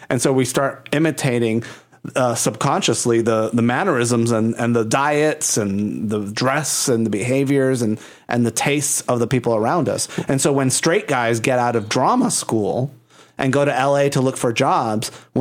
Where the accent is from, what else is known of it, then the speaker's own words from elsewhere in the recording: Puerto Rico; Mark and I, you know, I'm from Puerto Rico. I'm a Latino person.